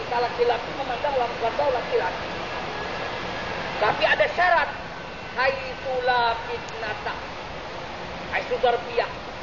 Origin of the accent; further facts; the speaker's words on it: Indonesia; Orang Cina, orang Malaysia ngatakan bank. Orang kami Indonesia ngatakan bank.